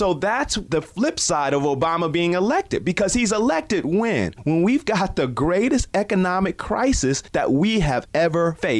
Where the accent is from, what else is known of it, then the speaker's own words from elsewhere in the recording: Detroit, Michigan, United States; So I grew up in Detroit. I was 4 years old when we elected our first black mayor.